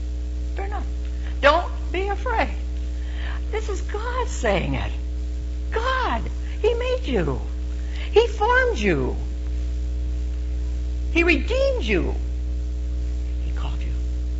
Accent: Southern United States, United States; And I being a Southerner, all my life, I heard my mother or my father or both say

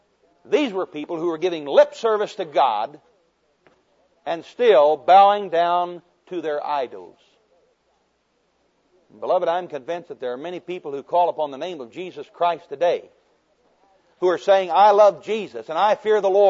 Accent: United States; born there; I didn't have any choice about being born an American.

